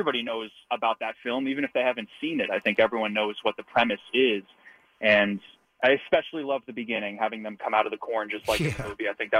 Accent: Manhattan, New York, United States; And, you know, I'm born and raised in Manhattan, so I would have gotten a kick out of it, too.

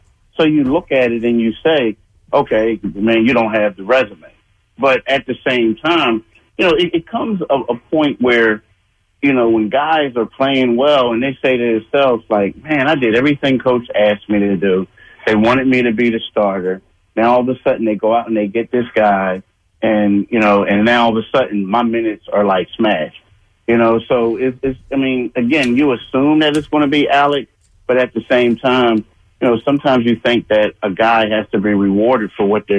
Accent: Philadelphia, Pennsylvania, United States; It was just that, as a Philadelphian, you feel as if that effort is unacceptable. That's just how we are.

